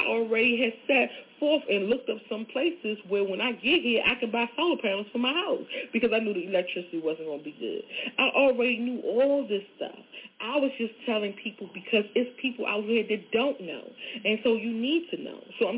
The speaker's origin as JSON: {"language": "English", "country": "United States", "accent": "American", "said": "because you see I'm American, which you don't even know that I'm a Ghanaian too, but okay, I'm going to give you that I'm American because of my accent."}